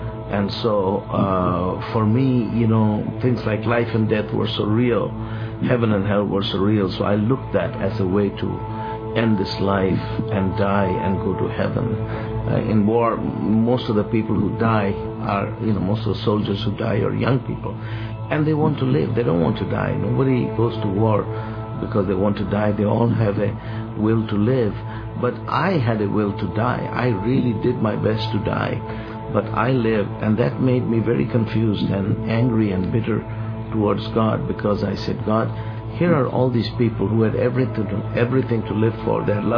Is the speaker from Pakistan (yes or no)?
yes; Pakistan; I grew up in a Muslim family. I come from a Middle Eastern family, but I grew up in Pakistan. It's a long story how my family ended up there, but that's where I grew up. In a totally Muslim environment, I didn't know of any other religion than Islam.